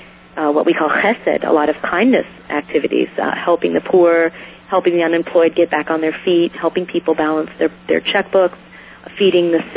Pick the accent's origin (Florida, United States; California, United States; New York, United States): California, United States; now in Israel; I grew up in a wonderful place. I grew up in the Bay Area, but I didn't lead a life of a religious Jew